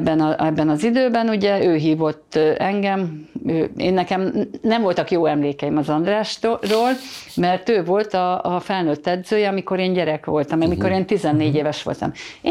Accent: Budapest, Hungary; Tehát én kőbányai gyerek voltam, és az a vicces, hogy most az irányító számom az ugyanaz, mint amikor gyerekként a Pongrácz telepen felnőttem. Úgyhogy egy kicsit kikalandoztam a Józsefvárosba, de az se olyan messze.

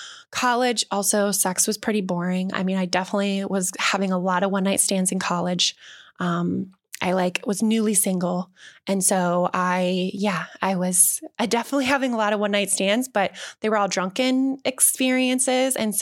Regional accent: Chicago, Illinois, United States; You know, I grew up in the Midwest in Chicago, like a suburb of Chicago. And so they were cold.

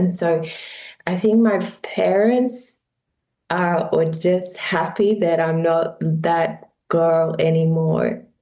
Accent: Tasmania, Australia; moved away as an adult; also born or lived in Sunshine Coast; So I grew up in Tasmania, beautiful island off Australia. And then I moved to the Sunshine Coast, where I lived for 6 years before moving to Europe.

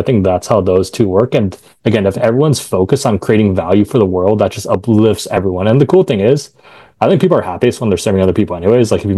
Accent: Philippines; I'm Filipino

